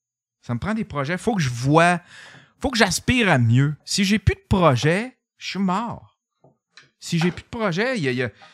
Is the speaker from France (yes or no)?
no; Quebec, Canada; quand j'étais jeune, je sortais en Abitibi